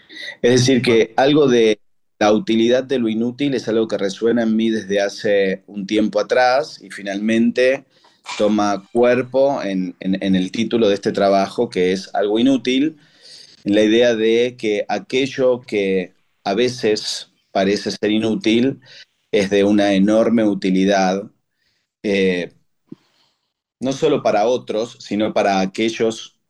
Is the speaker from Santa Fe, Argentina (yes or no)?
yes; Rosario, Santa Fe, Argentina; moved away as an adult; now in Buenos Aires, Argentina; Yo soy rosarino de origen, me vine a vivir a Buenos Aires a finales de los años 80 para estudiar y profesionalizarme en la danza contemporánea.